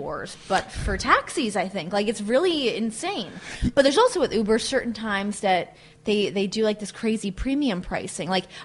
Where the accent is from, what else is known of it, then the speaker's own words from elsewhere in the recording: Canada; I think everyone WWE knew I was from Canada.